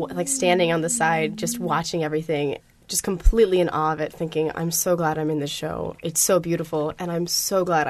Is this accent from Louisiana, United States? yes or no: yes; Covington, Louisiana, United States; I'm from Covington, Louisiana. It's about 45 minutes north of New Orleans.